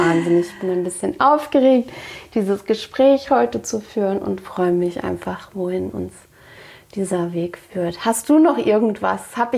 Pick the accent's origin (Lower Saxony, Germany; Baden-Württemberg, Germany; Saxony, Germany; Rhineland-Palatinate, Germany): Rhineland-Palatinate, Germany; Mainz; kommen wir beide aus Mainz